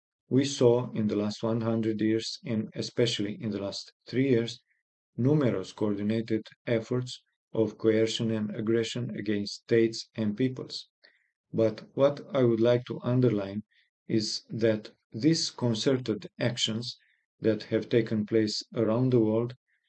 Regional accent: Romania; first language Romanian; English is a second language; I am from Romania

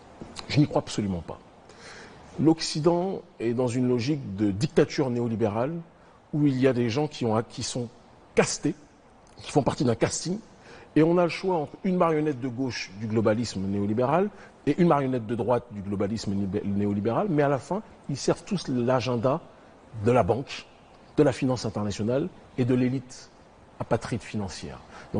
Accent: France; born there; Je suis né en France de manière législative et légale. J'ai la nationalité

